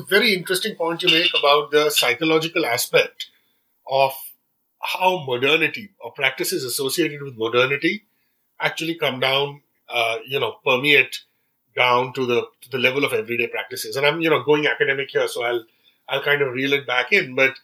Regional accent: India; growing up in India, you were always told, don't do this, don't do that, because you can, you know, the water is bad.

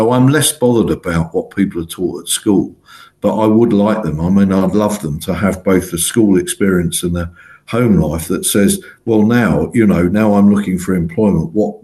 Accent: Ealing, London, United Kingdom; because I grew up in Ealing

